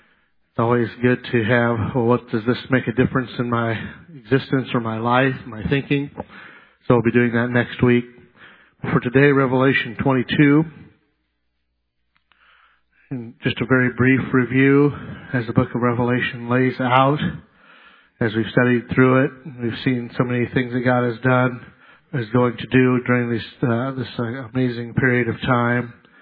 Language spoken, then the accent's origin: English; Los Angeles, California, United States; Now, I grew up in Southern L.A., so Hollywood wasn't that exciting to me.